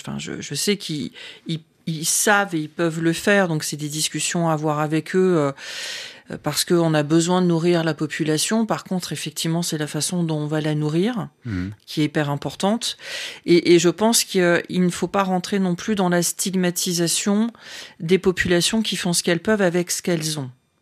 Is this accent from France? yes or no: yes; North, France; parce que moi, je suis issue du nord de la France.